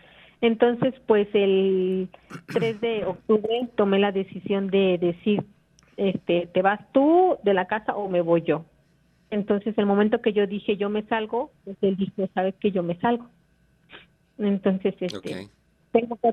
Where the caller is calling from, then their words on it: Toluca, State of Mexico, Mexico; De México, Toluca.